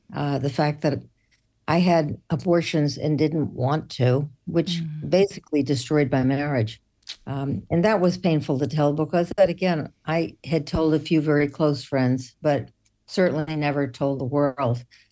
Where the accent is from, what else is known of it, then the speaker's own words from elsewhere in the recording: Houston, Texas, United States; growing up in Houston in a family of eight children